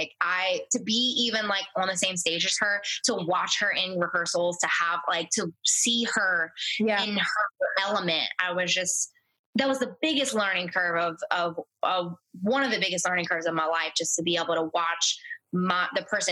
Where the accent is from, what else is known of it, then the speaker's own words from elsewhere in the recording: New Orleans, Louisiana, United States; it was in my hometown of New Orleans, like my Superdome, the place that I grew up.